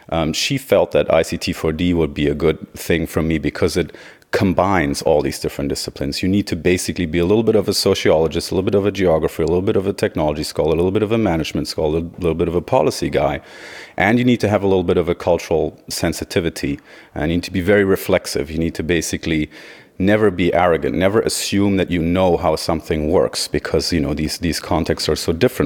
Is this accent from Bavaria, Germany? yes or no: no; Göttingen, Lower Saxony, Germany; moved away as an adult; From Germany originally, from the area of Göttingen. And so, you know, I left Germany quite early in my adult life because I felt this is boring.